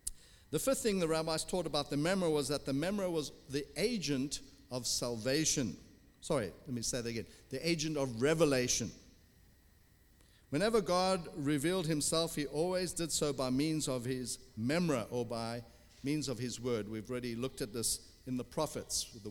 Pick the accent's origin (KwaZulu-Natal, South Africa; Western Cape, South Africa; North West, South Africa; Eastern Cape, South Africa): Western Cape, South Africa; Somerset West; moved away; I'm walking in my hometown, Somerset West, near Cape Town, at a market.